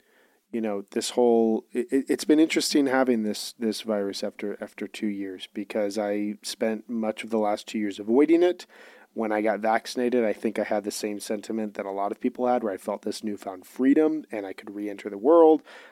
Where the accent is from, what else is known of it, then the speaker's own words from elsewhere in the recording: Chicago, Illinois, United States; this was a great weekend for dunking on Wisconsin sports, which as a Chicagoan, that is something I celebrate endlessly.